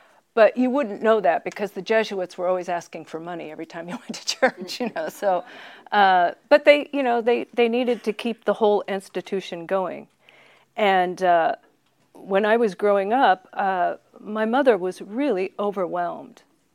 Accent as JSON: {"language": "English", "town": "Westlake", "region": "California", "country": "United States", "tie": "born or raised there", "said": "We grew up in Westlake, which is right outside of San Francisco."}